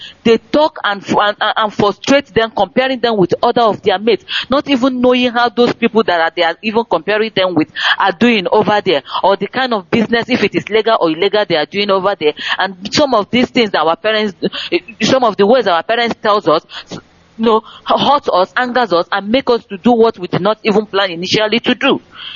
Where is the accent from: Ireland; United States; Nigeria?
Nigeria; Owerri, Imo; I remember when I was growing up in Owerri